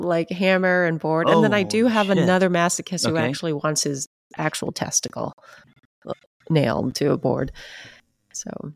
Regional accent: United States; born there; immigrated here as refugees from Vietnam. And then I was born here in the States.

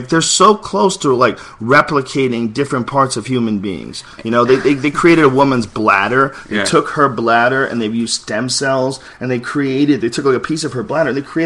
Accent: United States; I'm an American and I want a faucet up my butthole.

